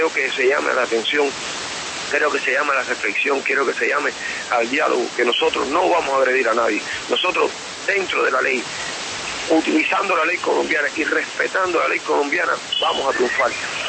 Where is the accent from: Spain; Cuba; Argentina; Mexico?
Cuba; moved away as an adult; he vivido más de 35 años ahí en esa isla, donde yo amo mi pueblo, quiero mi pueblo